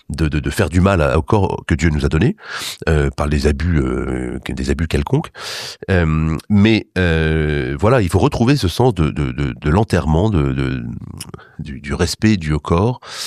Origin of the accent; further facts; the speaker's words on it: Erquy, Brittany, France; chez nous en Bretagne, à Erquy.